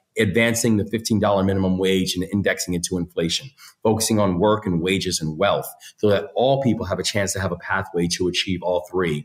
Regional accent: Maryland, United States; in my home state, I'm a third generation Marylander. I love everything about this place.

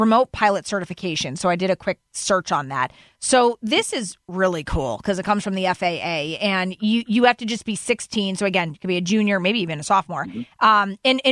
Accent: Fairfield, United States; I know I grew up in the Fairfield Public School District.

